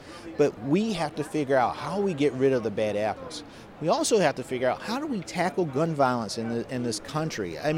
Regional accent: the South, United States; As a African American growing up in the South, who's taught to have this little fear and trepidation about interacting with the police.

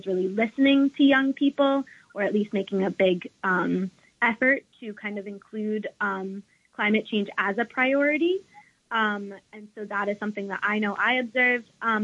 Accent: Woodstock, New York, United States; now in Brooklyn, United States; And I'm currently located in Brooklyn, but I am originally from Woodstock, New York.

